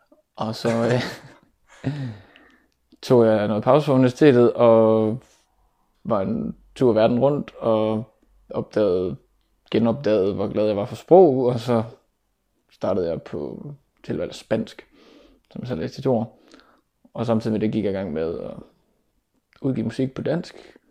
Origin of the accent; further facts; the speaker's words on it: Aarhus, Central Denmark Region, Denmark; Jeg er født og opvokset her i Aarhus.